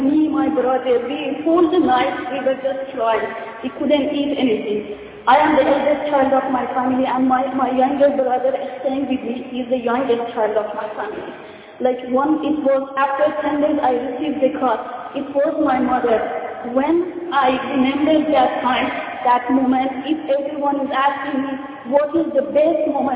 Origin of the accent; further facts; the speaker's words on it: Iran; I am from Iran.